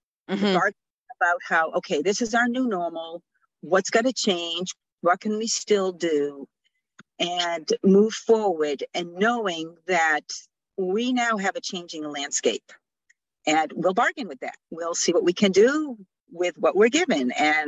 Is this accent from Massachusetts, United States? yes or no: yes; Boston, Massachusetts, United States; I grew up outside of Boston, so driving into Dana Farber is no big deal for me